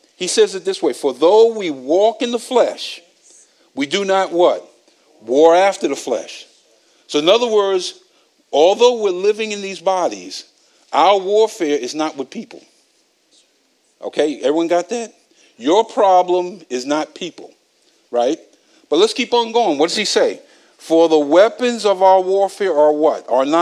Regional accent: Bronx, New York, United States; because I'm from the Bronx, right?

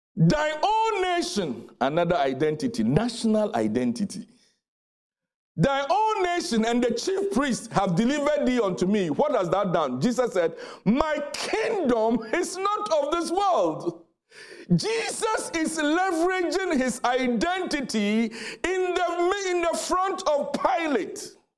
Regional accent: Ghana; I know from my home country in Ghana

